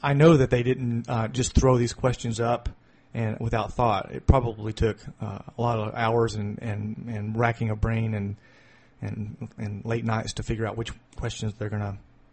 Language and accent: English; Nashville, Tennessee, United States; accent: southern twang; now in Columbus, United States; I came from Tennessee. I'm originally from near Nashville, Tennessee. Can't you hear my southern twang a little bit?